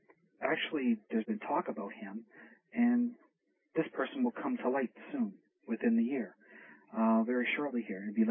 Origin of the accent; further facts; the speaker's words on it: Canada; I'm Canadian